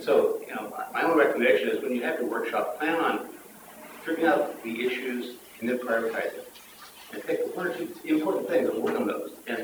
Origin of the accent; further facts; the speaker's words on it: Quilcene, Washington, United States; from Quilicene, and I was at the meeting